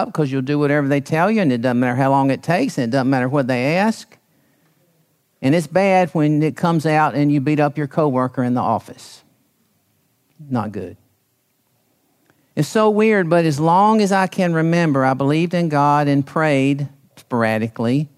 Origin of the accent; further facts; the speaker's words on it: Columbia, South Carolina, United States; I continued to work in my hometown in Columbia, South Carolina.